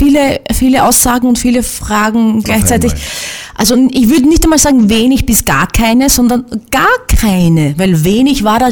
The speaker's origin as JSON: {"language": "German", "region": "Burgenland", "country": "Austria", "said": "für mich als Burgenländerin"}